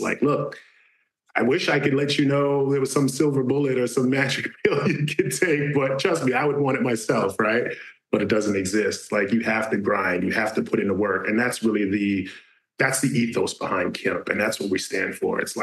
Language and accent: English; Brooklyn, New York, United States; where I grew up in Brooklyn, there was nothing like that. I didn't see anything.